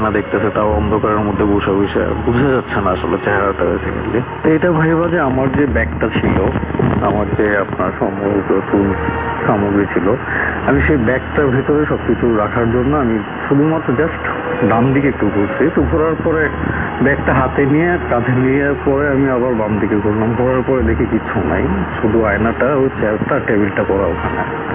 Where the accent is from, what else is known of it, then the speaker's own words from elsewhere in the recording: Bangladesh; এখানে মই বলা হয় আমাদের বাংলাদেশে আঞ্চলিক ভাষায়